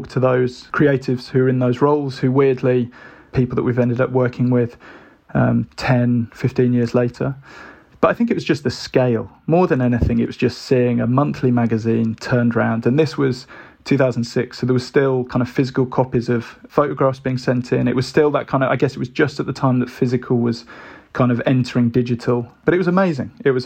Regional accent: Birmingham, West Midlands, United Kingdom; And growing up in Birmingham, which was probably two and a half hours away.

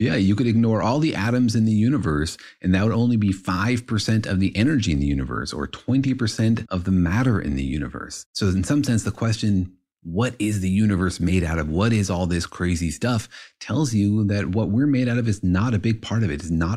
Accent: Los Alamos, New Mexico, United States; given that I grew up in Los Alamos, where they invented nuclear weapons

